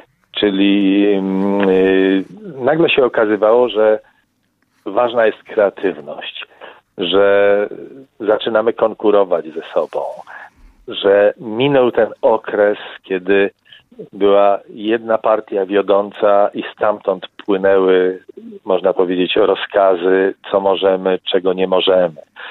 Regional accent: Warsaw, Masovian Voivodeship, Poland; now in Lublin, Poland; ponieważ ja pochodzę z Warszawy i można powiedzieć przyjechałem do Lublina i kończyłem tutaj studia

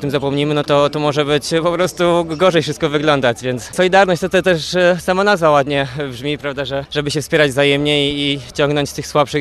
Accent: Lubin, Lower Silesian Voivodeship, Poland; Pochodzę z Lubina.

